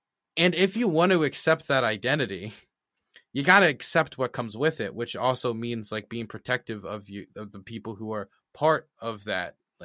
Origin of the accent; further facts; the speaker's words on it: United States; I do want to say, like, I'm an American, so I'll never get this idea really of like this European identity, right?